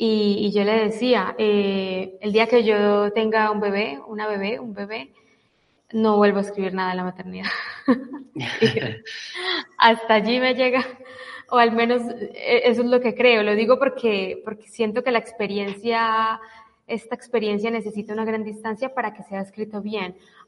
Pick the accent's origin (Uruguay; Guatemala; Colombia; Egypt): Egypt; Complicado. Yo siempre voy a decir que soy de Egipto.